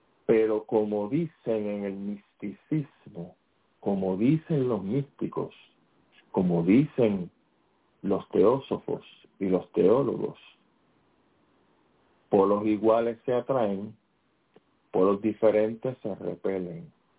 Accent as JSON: {"language": "Spanish", "country": "Puerto Rico", "said": "ese pájaro imbécil esté pisando mi tierra. Maldito sea la hora que nació en Puerto Rico"}